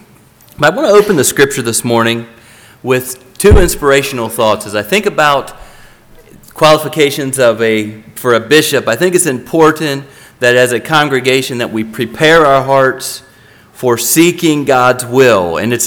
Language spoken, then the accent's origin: English; Lenawee, Michigan, United States; I'm from Lenawee there in southern Michigan